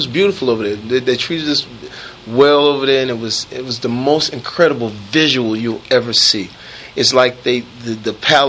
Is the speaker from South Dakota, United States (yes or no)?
no; Texas, United States; You know, even growing up in Texas, I just thought it was black, whites, and Mexicans.